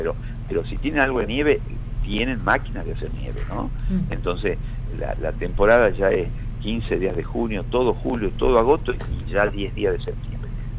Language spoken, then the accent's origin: Spanish; Tucumán, Argentina; nosotros como tucumanos tenemos que trabajar para generar más obras de infraestructura